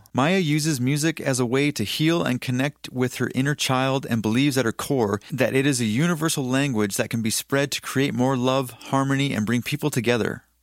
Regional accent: Victoria, British Columbia, Canada; thank you for joining us. I'm from Victoria, BC.

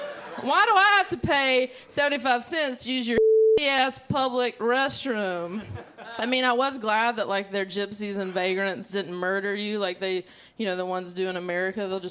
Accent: North Carolina, United States; well, by now you've heard my accent. You know, I'm not very sophisticated, so there's that. I'm from North Carolina, and you know, I like grew up, I guess you would call like a redneck.

